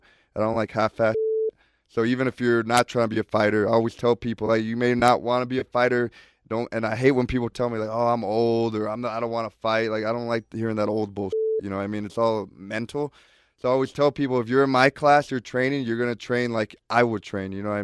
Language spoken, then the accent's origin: English; Corona, California, United States; born there; I was born in Corona, California.